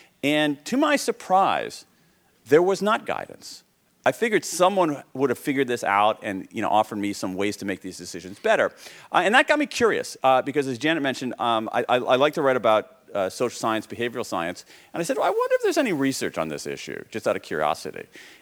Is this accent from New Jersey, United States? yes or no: no; Columbus, Ohio, United States; I grew up in Columbus, Ohio in the 1970s.